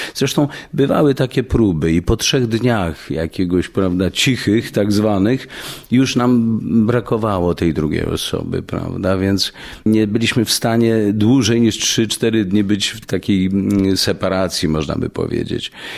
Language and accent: Polish; Kraków, Lesser Poland, Poland; nas wygoniło z Krakowa, mojego rodzinnego miasta, bo przecież tu się urodziłem.